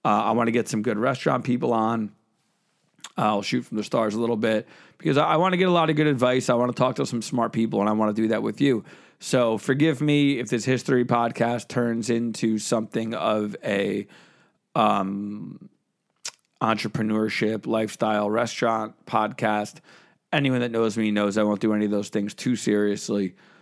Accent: New Jersey, United States; "Hey Tom, I'm from New Jersey. I spent time on Bravo, and I work in the restaurant business. So."

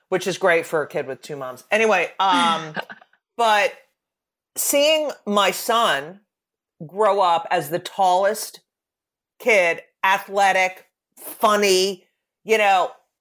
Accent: New Jersey, United States; but my hometown paper in New Jersey did not give me a good review.

